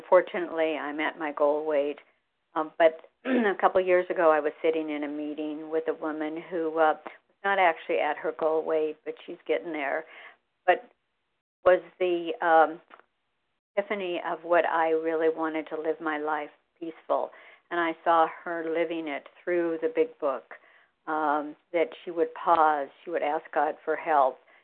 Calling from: Beaverton, Oregon, United States; I'm from Beaverton, Oregon, and I've been listening to Vision for You and really benefiting from it

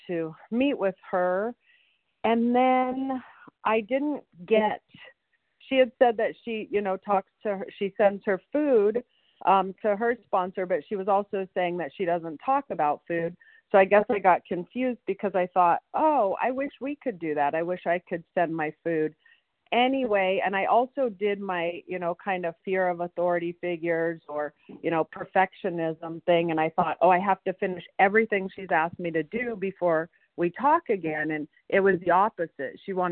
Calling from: California, United States; Oh, I'm in Mendocino County of California.

